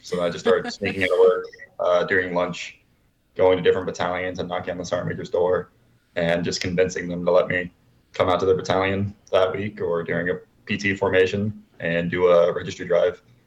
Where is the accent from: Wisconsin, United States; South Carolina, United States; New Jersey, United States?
South Carolina, United States; Sumter; I'm from Sumter, South Carolina.